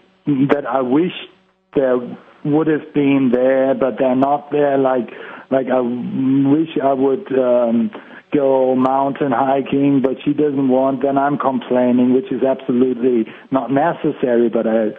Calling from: Hamburg, Germany; English is a second language; From Hamburg.

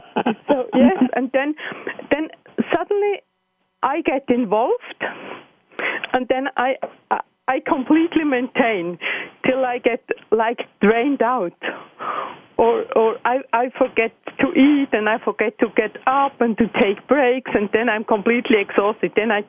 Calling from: Switzerland; English is a second language; I'm calling from Switzerland, Naples, small place in Switzerland.

